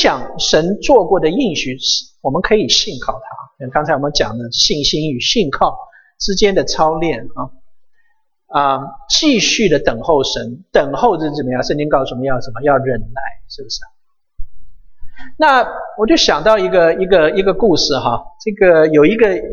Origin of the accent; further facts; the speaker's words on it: United States; 我们美国人有一句话说什么